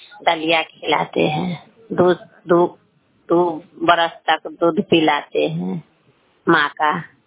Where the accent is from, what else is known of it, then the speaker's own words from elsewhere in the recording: Najilpur, India; नाजिलपुर।